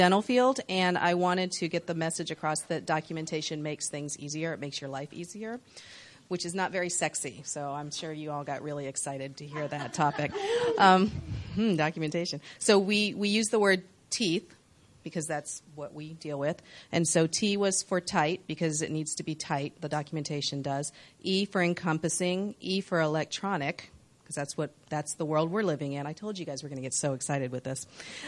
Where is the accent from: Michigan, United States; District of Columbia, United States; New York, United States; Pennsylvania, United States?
District of Columbia, United States; Washington; I'm right here from Washington, D.C. area.